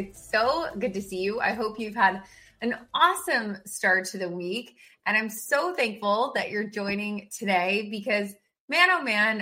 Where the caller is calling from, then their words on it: Austin, Texas, United States; I'm coming in from Austin, Texas, and I have some green tea provided by Shelby in my cup